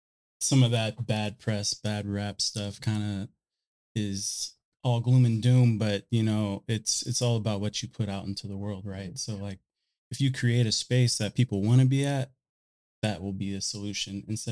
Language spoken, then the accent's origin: English; Austin, Texas, United States; Like, I'm from Austin, Texas. I can't imagine like buying a building in Texas